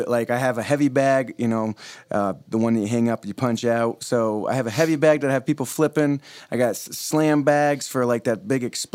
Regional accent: Vermont, United States; moved away; Honestly, I love the weather here. I'm from Vermont.

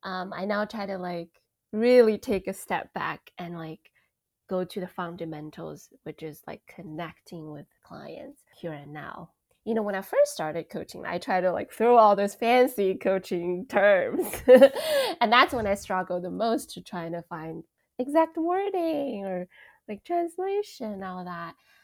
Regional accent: China; So my experience growing up in China, like I mentioned earlier, is very collective oriented, right?

